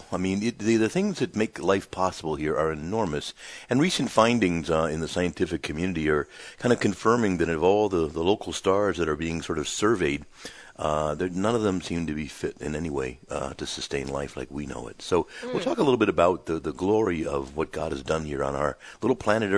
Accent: United States; And so these are the things that I personally, just as an American citizen and as a Catholic, feel very frustrated about.

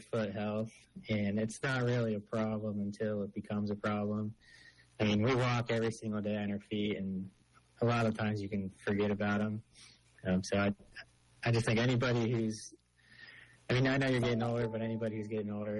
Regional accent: Columbus, Ohio, United States; So, yeah, I grew up in Columbus. I went to school up in Cleveland at Kent State.

